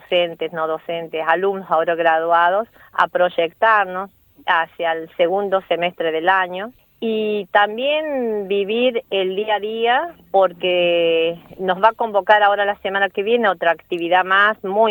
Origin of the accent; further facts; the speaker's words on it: Argentina; cómo necesitamos nosotros como argentinos de vivir esta vivencia